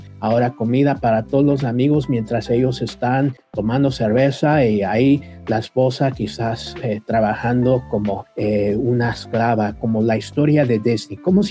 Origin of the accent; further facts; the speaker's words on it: Mexico; yo soy mexicano